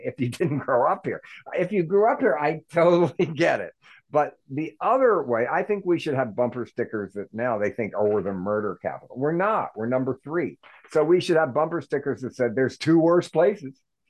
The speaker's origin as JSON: {"language": "English", "town": "Baltimore", "region": "Maryland", "country": "United States", "said": "And somebody will come over to me and say, Oh, we're from Baltimore too. Like, I'm gonna say, oh, thank God. Thank God. I was so terrified being in this Paris airport without a Baltimore person."}